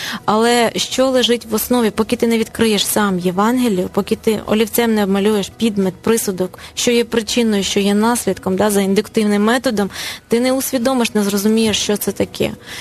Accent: Kyiv Oblast, Ukraine; я росла тут на Київщині, і тут була модна російська мова, хоча моє коріння західної України, і думаю я на українській.

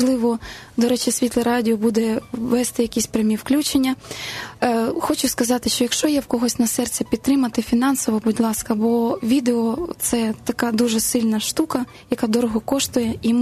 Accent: Melitopol, Zaporizhzhia Oblast, Ukraine; born there; Запорізьку буду я представляти, бо я народилась в Мелітополі, це Запорізька область.

